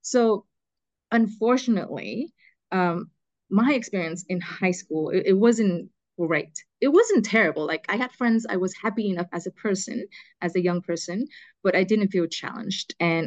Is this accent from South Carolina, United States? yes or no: no; California, United States; also born or lived in Vietnam; now in Hanoi, Vietnam; I'm Vietnamese, and I was born in Vietnam, in the south of Vietnam. And after I finished primary school, my family moved to California. And I attended middle school, high school, and university in California.